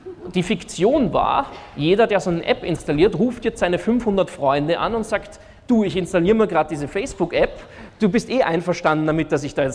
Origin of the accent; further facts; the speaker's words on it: Salzburg, Austria; now in Vienna, Austria; also ich wohne in Wien, bin aus Salzburg